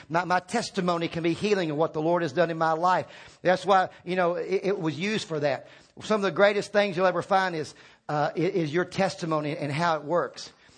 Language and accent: English; Northern US, United States; I grew up in the North. I didn't grow up in the South.